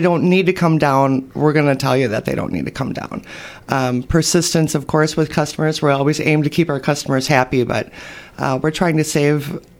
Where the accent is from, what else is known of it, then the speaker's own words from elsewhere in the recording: Eagle, Wisconsin, United States; I am actually from Eagle, Wisconsin, where I lived for 46 years. It'll be 4 years that I've lived up here now.